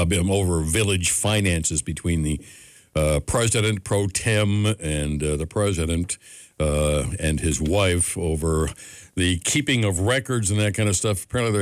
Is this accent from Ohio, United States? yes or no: yes; Cleveland, Ohio, United States; I watched some of my hometown Browns last night NFL Network.